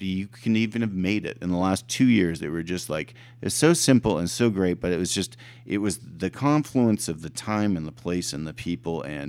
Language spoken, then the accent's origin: English; Ottawa, Ontario, Canada; Well, I'm from Ottawa, but yeah.